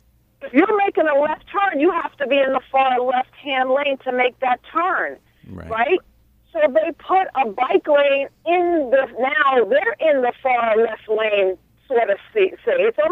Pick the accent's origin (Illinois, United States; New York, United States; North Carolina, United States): New York, United States; also born or lived in Brooklyn; Look, I grew up in New York, so there's been times when I lived in Brooklyn. I was at school in Brooklyn.